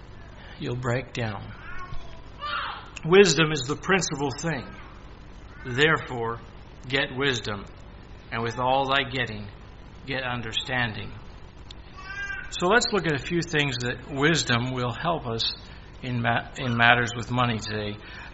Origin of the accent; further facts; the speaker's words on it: Canada; growing up in Canada and having most of our family in the States, we watched the dollar exchange all the time.